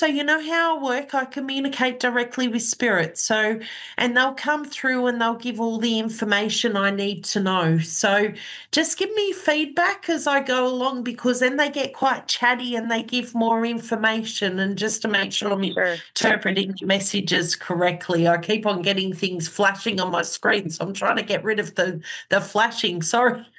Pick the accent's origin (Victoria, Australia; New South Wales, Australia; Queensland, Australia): New South Wales, Australia; Cootamundra; Cootamundra Ex-Servicemen's Club tonight, which I haven't been there for a fair few years now, and it being my hometown, I'm so excited about that.